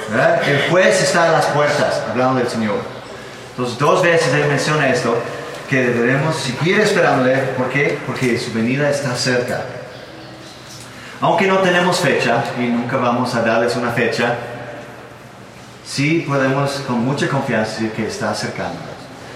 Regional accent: Denmark; Spanish is a second language; De hecho, en Dinamarca, en mi país, casi no se maneja en efectivo más.

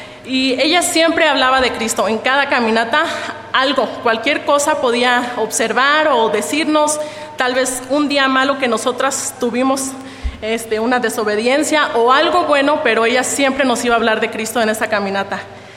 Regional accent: Pátzcuaro, Michoacán, Mexico; somos de Pátzcuaro y mis abuelos llegaron ahí a vivir hace muchos años. Mis papás ahí se casaron, mis tíos también, pero después mis abuelos se mudaron a Morelia

